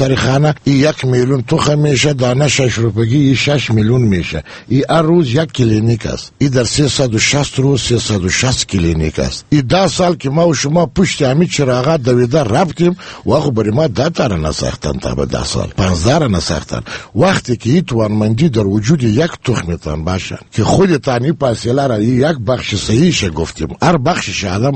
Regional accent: Afghanistan; ما یک افغانی هستم

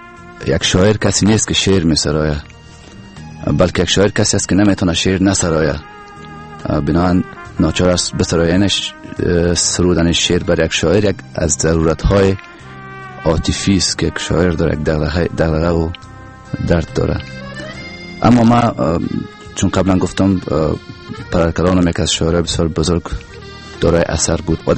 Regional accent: Kabul, Afghanistan; born there; در سال 1362 خورشیدی در کابل در یک خانواده فرهنگی به دنیا آمدیم. زادگاه اصلی ما چاه آب، یکی از مربوطات ولایت تخار است.

